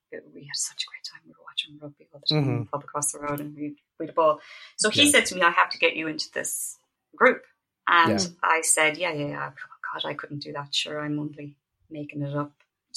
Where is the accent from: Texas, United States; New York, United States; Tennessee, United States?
New York, United States; New York City; born there; I'm an American. I was born in New York.